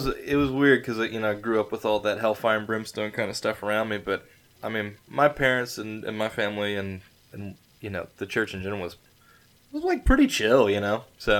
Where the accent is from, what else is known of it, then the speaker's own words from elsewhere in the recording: Conway, Arkansas, United States; because I grew up in Conway, Arkansas, for all you millions of listeners out there who may not be familiar with the town, deep in the Bible Belt here.